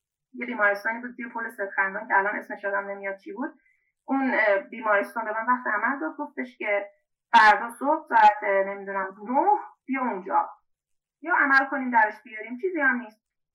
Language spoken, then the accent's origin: Persian; Tehran, Tehran Province, Iran; now in Calgary, Canada; الان در کانادا زندگی میکنم، شهر کلگری، ولی متولد تهران و بزرگ شده تهران هستم.